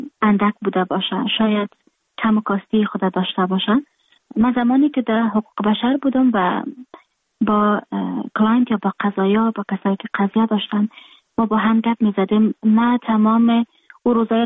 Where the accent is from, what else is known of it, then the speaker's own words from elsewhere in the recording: Afghanistan; moved away; من در خارج هستم، خارج از افغانستان هستم، اما اوتو لحظه ای نیست که افغانستان در قلب من نباشه